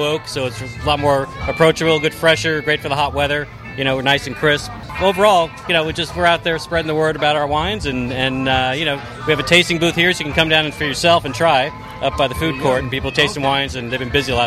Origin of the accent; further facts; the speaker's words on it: California, United States; Northern California. So it's Sonoma County.